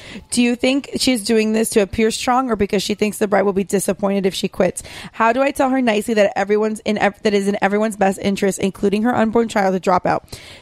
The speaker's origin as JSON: {"language": "English", "country": "United States", "tie": "born there", "said": "I love the U.S. It's my favorite country ever. I was born in America."}